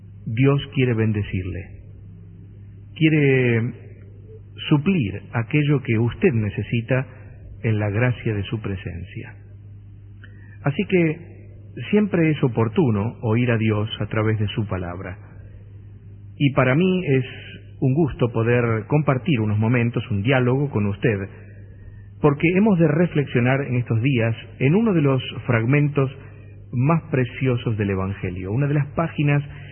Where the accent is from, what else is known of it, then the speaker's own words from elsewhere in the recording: Argentina; also born or lived in Spain; vivo en Argentina, aunque soy español por nacimiento y, como suelo decir, por convicción. Aunque amo esta bendita tierra a la cual llegué, o mejor dicho, me trajeron cuando solo tenía un año y medio, de la mano de una familia de inmigrantes